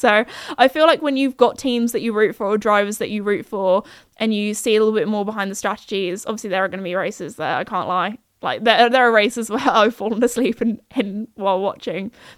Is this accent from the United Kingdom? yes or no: yes; United Kingdom; obviously rooting for all the British drivers as a British gal myself.